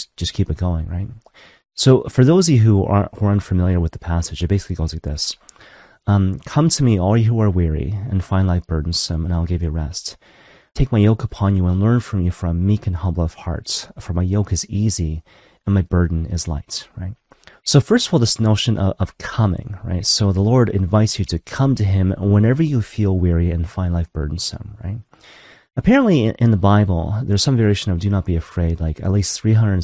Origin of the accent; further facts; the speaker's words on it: Maple Ridge, British Columbia, Canada; born there; also born or lived in Vancouver; now in Toronto, Canada; But back in the day, I actually lived in Vancouver, right? So technically I was born in Maple Ridge